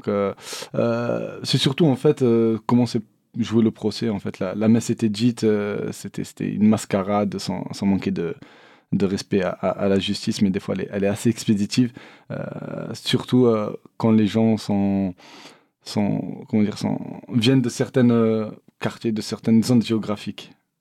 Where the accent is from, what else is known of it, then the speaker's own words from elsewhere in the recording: Montpellier, Occitanie, France; Moi je viens de La Paillade, d'un quartier populaire